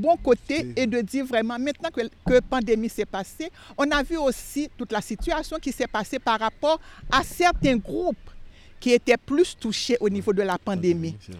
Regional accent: Cap-Haïtien, Nord, Haiti; born or raised there; also born or lived in Port-au-Prince, Haiti

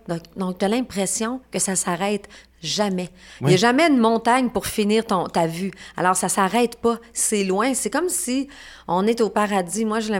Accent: Girardville, Quebec, Canada; also born or lived in Alma; Alma, moi, Alma. C'est Girardville, mais ça reste le même centre.

